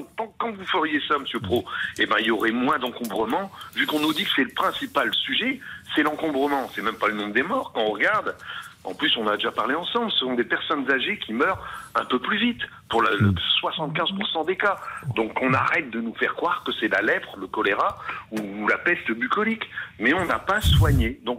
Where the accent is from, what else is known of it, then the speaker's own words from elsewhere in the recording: Hauts-de-France, France; je suis du Nord, donc notre région va être confinée.